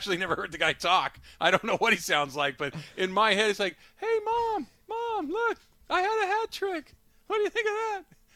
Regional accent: Arcadia, California, United States; when I was a kid and, you know, growing up in Arcadia and when the Lakers were winning all those championships in the 1980s

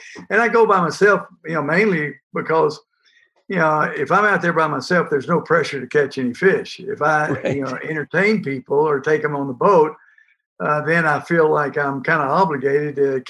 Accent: Port Arthur, Texas, United States; I grew up in Port Arthur, Texas, right there on the water.

